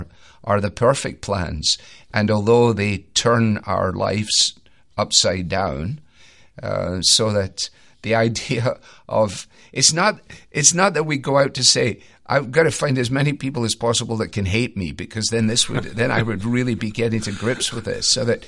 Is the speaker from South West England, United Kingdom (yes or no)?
no; Scotland, United Kingdom; I say that as a Scot.